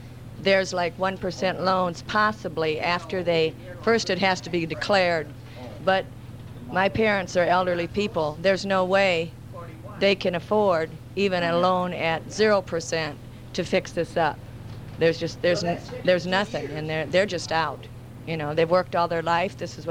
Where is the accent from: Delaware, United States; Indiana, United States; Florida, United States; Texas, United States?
Florida, United States; Rockledge; I'm from Rockledge, Florida.